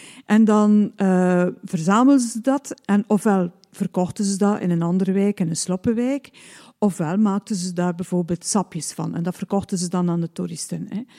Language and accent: Dutch; West Flanders, Belgium; Ik heb al gezegd dat mijn ouders kleine zelfstandigen waren. Ik ben ook opgegroeid in West-Vlaanderen, waar de reputatie, en het is ook zo dat mensen hard werken.